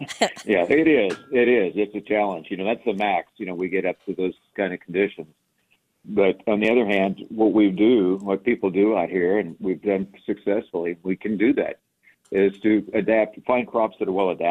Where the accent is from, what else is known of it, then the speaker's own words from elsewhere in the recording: Oklahoma, United States; moved away as an adult; now in Arizona, United States; I'm not an Arizona native, but I've been here since 1987. I came out here from Oklahoma State University. I'm a native of Oklahoma. I was born in Oklahoma.